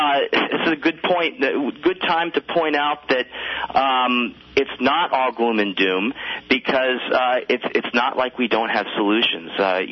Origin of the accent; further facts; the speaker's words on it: East Coast, United States; I come from the East Coast, where it's originally where it's almost all sandy beaches.